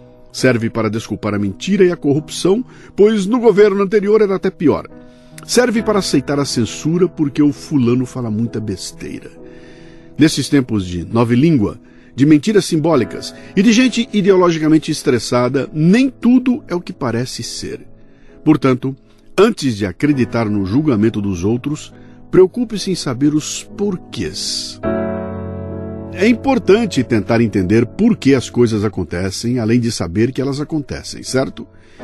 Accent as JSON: {"language": "Portuguese", "town": "Bauru", "region": "São Paulo", "country": "Brazil", "said": "eu sou de Bauru e falo porta."}